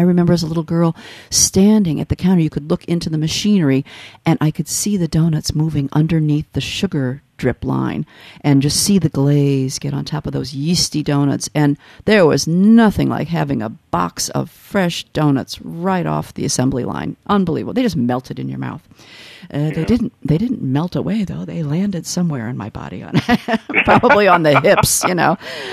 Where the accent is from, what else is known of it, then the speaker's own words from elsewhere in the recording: Midwest, United States; But I grew up in the Midwest